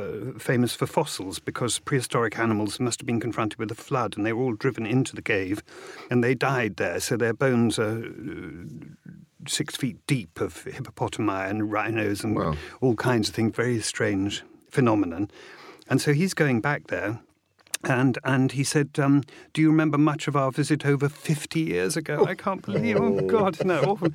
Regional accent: Hastings, South East England, United Kingdom; born there; but my mother flew back and I was born in Hastings.

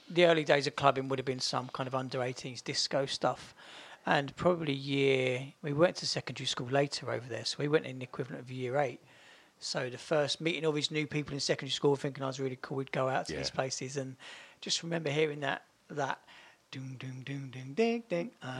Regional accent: Bletchley, South East England, United Kingdom; where I was growing up in Bletchley, it was quite sterile regarding culture.

